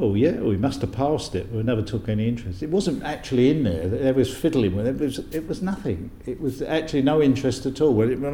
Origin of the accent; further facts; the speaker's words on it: Bethnal Green, London, United Kingdom; moved away; we grew up in Bethnal Green together. But I've never seen them since I moved away, so that's 50-odd years ago.